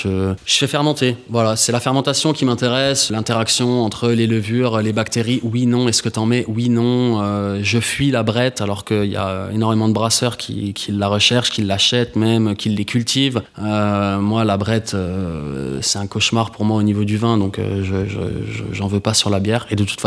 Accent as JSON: {"language": "French", "town": "Besançon", "region": "Bourgogne-Franche-Comté", "country": "France", "said": "Je suis même pas alsacien. Je suis né à Besançon, donc je suis franc-comtois. Je suis ici depuis un moment"}